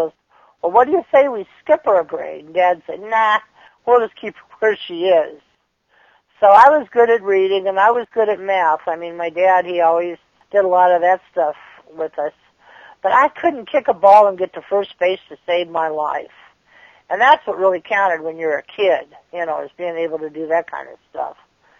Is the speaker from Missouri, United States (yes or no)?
yes; St. Louis, Missouri, United States; Well, I was born in St. Louis. I was a child of the 50s. I grew up in the 50s.